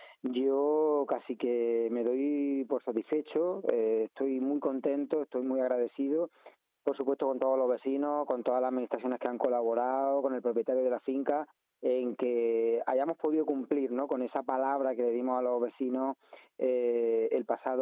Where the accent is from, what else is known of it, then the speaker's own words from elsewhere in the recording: Encinas Reales, Andalusia, Spain; cuando llegue la noche, pues voy a dormir a mi pueblo, Encinas Reales, que es donde estoy tranquilo